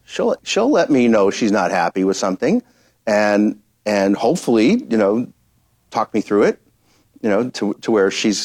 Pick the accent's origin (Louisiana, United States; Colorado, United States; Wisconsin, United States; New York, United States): Colorado, United States; Denver; I grew up in Denver, which means I'm a skier.